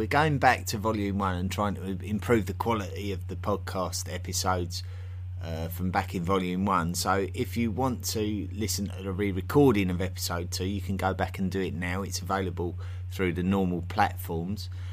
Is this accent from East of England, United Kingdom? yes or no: yes; East of England, United Kingdom; accent: Essex; My Essex accent is extremely vulgar in real life, and I didn't realise how vulgar it was until I started speaking to various English speakers around the world